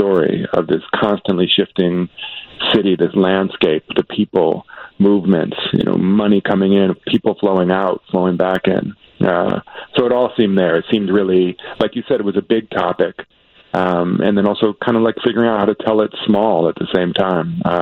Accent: Chicago, Illinois, United States; And I'm a Chicagoan. I was born here. I moved away for some of my working life, but I moved back about 5 or so years ago. So born and raised.

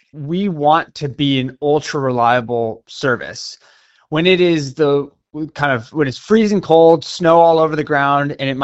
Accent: Los Angeles, California, United States; Yeah, we're from Los Angeles, where we have pretty much perfect weather all year

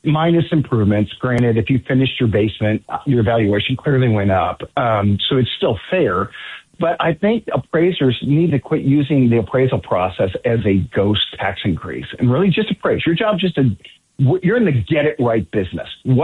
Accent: Great Bend, Kansas, United States; yeah, I grew up in Great Bend.

